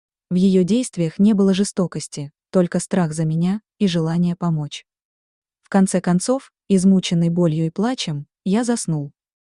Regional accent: Chișinău, Moldova; Я родился в Кишиневе в 1956 году в семье простых, трудолюбивых учителей.

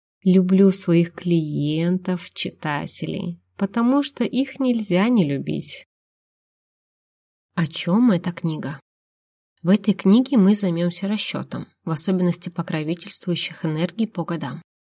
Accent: Barnaul, Altai Krai, Russia; born there; Родилась я в Барнауле, столице Алтайского края. Там мои корни и официальное место дислокации иногда. Но предпочитаю больше жить в небольшой деревеньке городского типа.

